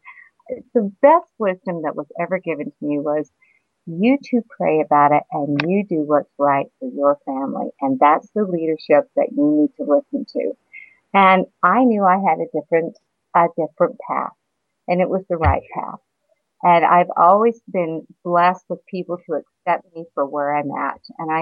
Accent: Texas, United States; And I wasn't raised in Salt Lake City. I was raised outside in Texas.

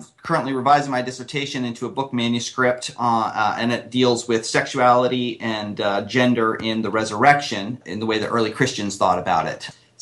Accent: South Jordan, Utah, United States; I grew up in South Jordan, Utah, is where I went to high school and so on, and went off to New York City for my undergraduate.

